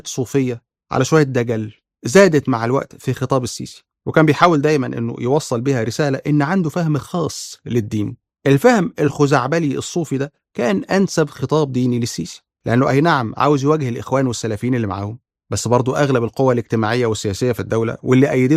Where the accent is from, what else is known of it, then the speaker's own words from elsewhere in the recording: Egypt; في كل حاجة في حياتنا كمصريين